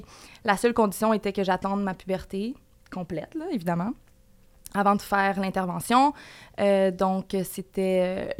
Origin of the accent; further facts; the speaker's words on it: Quebec, Canada; Ben moi, je viens des cantons de l'Est, là.